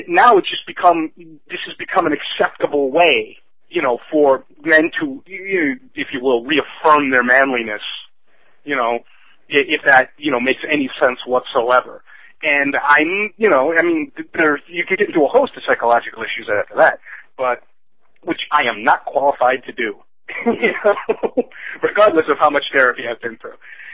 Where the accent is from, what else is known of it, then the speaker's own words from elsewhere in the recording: Detroit, Michigan, United States; I am from Detroit, but I have never fired a firearm before.